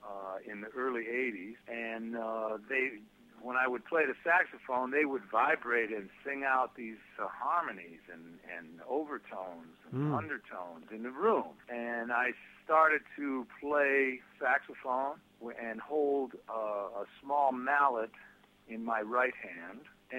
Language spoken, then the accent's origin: English; Cleveland, Ohio, United States; growing up around Cleveland and around all the players that my dad was playing with, I became very comfortable playing within that world